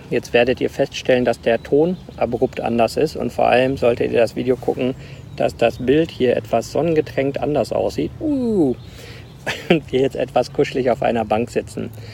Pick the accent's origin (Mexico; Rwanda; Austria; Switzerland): Rwanda; Ich bin ja in Ruanda aufgewachsen.